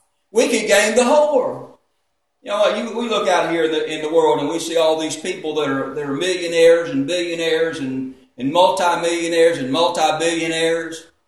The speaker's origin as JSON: {"language": "English", "town": "Beaumont", "region": "Texas", "country": "United States", "tie": "born or raised there", "said": "When I was growing up in Beaumont, there was a lady that was down the street"}